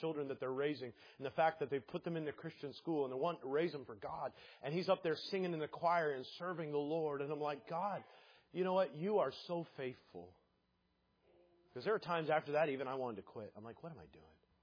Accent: Chicago, Illinois, United States; now in Everett, United States; Which to me, I grew up in Chicago, so I'm like, oh, this is suburbs, man.

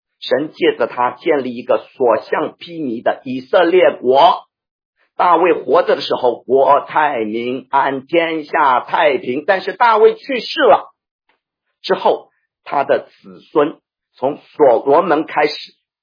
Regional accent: China; 我们中国人说书中自有黄金屋，书中自有颜如玉。

